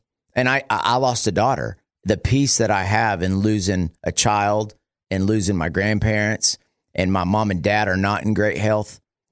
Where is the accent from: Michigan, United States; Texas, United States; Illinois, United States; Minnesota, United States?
Texas, United States; Amarillo; now in Abilene, United States; I grew up in Amarillo. I live in Abilene.